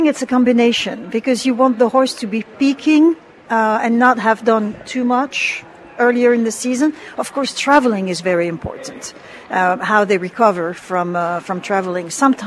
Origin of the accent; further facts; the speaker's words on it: Deauville, Normandy, France; English is a second language; moved away as an adult; now in United States; I come from Deauville, France, which is Lexington's sister city. And I was very fortunate after high school. I was offered the opportunity to come to the States to study at the University of Kentucky.